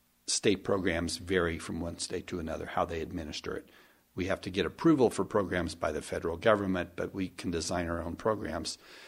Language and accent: English; Oklahoma, United States; Brian, I grew up in Oklahoma. I don't often admit this in public